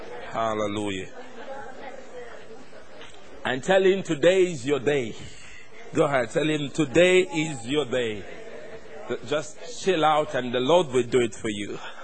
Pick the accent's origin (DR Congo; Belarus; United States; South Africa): DR Congo; now in Sheffield, United Kingdom; here I'm coming from Sheffield, but I'm not from Sheffield, I'm from Congo. So you would know where I'm coming from.